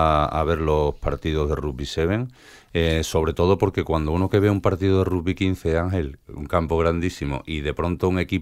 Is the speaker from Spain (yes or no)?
yes; Jerez, Andalusia, Spain; como decimos que yo soy de Jerez